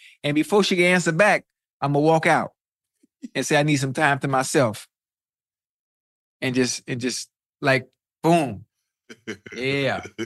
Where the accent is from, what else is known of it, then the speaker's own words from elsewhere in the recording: Miami, Florida, United States; frequent the strip club, so it's not a really part of my repertoire and what I like to see, even though I'm from Miami.